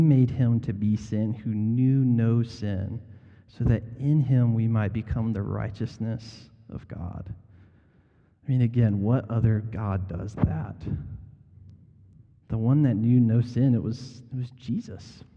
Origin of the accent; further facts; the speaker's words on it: the Carolinas, United States; I'm from the Carolinas. We have the Blue Ridge Mountains, and in the fall, they're gorgeous.